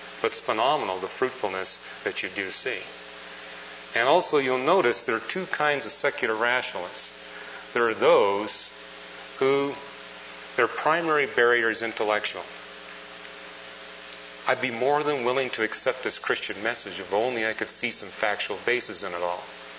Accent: Canada; now in United States; I'm from Canada.

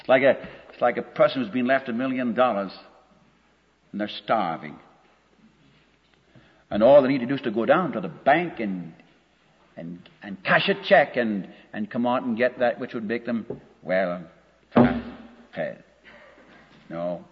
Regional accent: Tacoma, Washington, United States; Of course, Tacoma being my hometown, it couldn't be Rainier, it was Tacoma.

